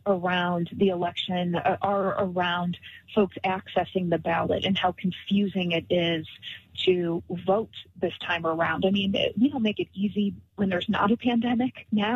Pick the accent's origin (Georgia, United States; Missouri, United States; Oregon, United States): Missouri, United States; Fenton; I grew up in Fenton. I went to Ursuline in St. Louis. My family still lives throughout the St. Louis area.